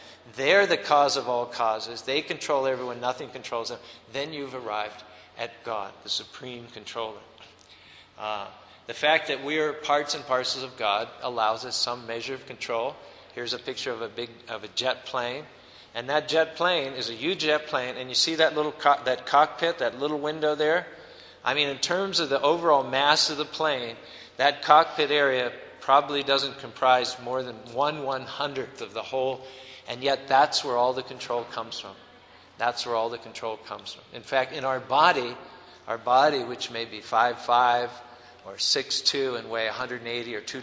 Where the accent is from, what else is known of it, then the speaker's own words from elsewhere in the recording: United States; Just like in America, I'm a citizen, I'm an American, Obama's an American, so we share our Americanness.